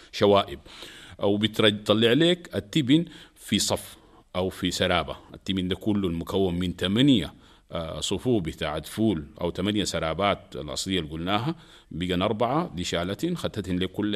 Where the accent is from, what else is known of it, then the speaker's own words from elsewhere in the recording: Sudan; احنا هنا في السودان مرات بيقول لك يعني الناس اللي قعدنا معاهم في مناطق السودان مختلفة